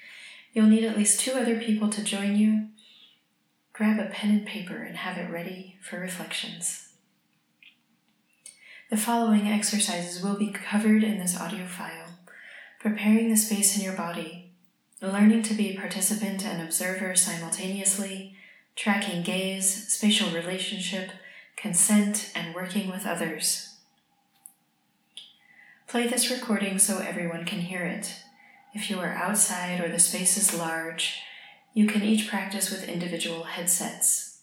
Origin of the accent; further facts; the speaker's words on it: United States; I'm from the United States